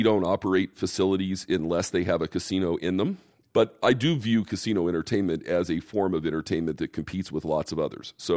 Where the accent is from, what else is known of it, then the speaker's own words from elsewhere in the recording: Boston, Massachusetts, United States; we hope to be the winner for a license in my hometown of Boston.